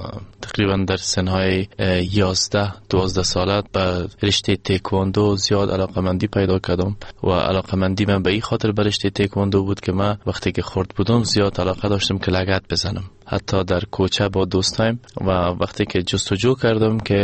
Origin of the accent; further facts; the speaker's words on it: Afghanistan; افتخار واقعا میکردم که من یک افغان هستم